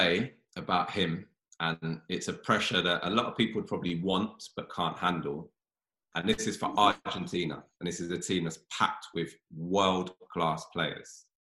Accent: England, United Kingdom; I'm English

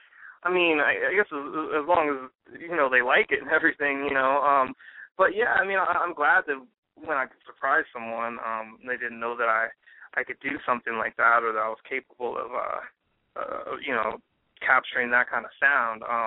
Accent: Kansas City, United States; I've been aware of them just because I'm from Kansas City.

